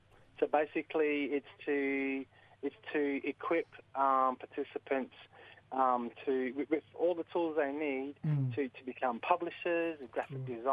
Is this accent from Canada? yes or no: no; Carnarvon, Western Australia, Australia; So, I'm from Carnarvon in WA, Northwest WA.